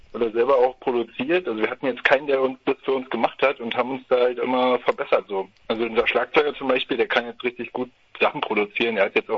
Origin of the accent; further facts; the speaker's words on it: Berlin, Germany; wir kommen aus Berlin. Unterschiedlichste Bezirke. Ich wohne im Wedding.